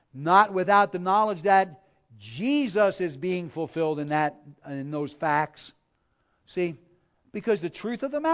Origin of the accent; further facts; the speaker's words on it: New Jersey, United States; Where I was raised in New Jersey. And there were more Hasidic Jews in New York City near where I was raised than there actually were in Israel.